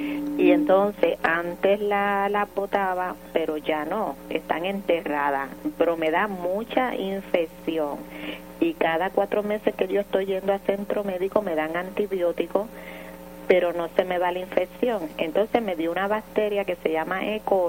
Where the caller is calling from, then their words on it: Carolina, Puerto Rico; De Carolina.